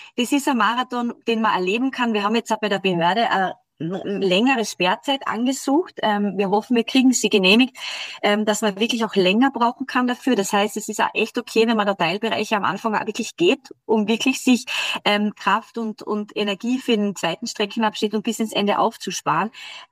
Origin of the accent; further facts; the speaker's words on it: Klagenfurt, Carinthia, Austria; also born or lived in St. Veit an der Glan; Also ich bin geboren in St. Veit an der Glan, bin aber in Klagenfurt Schule gegangen.